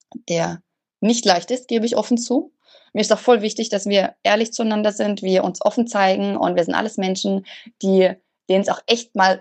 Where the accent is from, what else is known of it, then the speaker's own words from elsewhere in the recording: Southern Germany, Germany; Ich komme aus Süddeutschland, bin verheiratet, habe zwei kleine Kinder